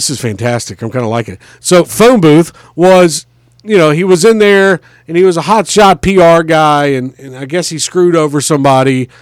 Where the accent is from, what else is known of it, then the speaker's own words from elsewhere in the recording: Mobile, Alabama, United States; The last 10 years, Nick Cage has been making movies in my hometown of Mobile.